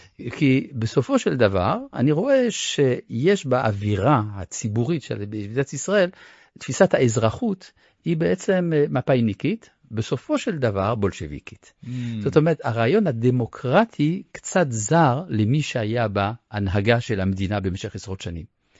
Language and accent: Hebrew; France; now in Israel; אני גדלתי במדינה שעל כל בניין רשמי היה כתוב חירות, שוויון ואחווה.